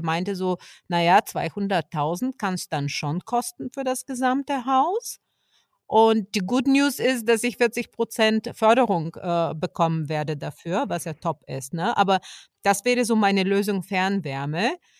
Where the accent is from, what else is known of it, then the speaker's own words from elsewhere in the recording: Bulgaria; Aber ich kenne es aus meiner Heimat Bulgarien